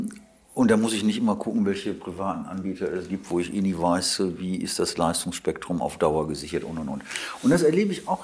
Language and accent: German; Wuppertal, North Rhine-Westphalia, Germany; In meiner Heimatstadt Wuppertal ist ein Kleinod von Agenturen.